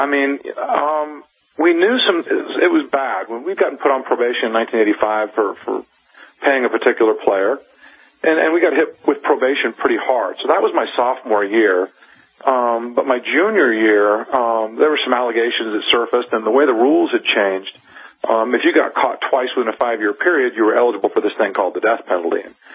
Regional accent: Colorado, United States; And I grew up in Colorado, but SMU, I mean, it was one of the top programs in the country.

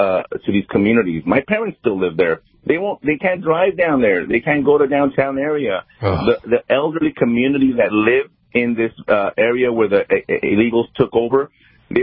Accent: El Paso, Texas, United States; I'm born and raised in El Paso.

